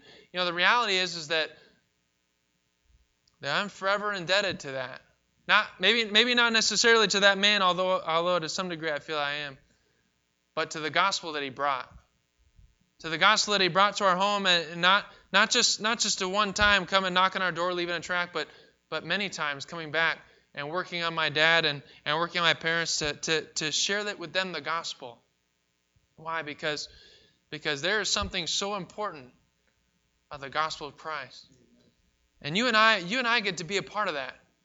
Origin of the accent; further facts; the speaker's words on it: Seward, Alaska, United States; I was born and raised in Seward, Alaska, in a very small town.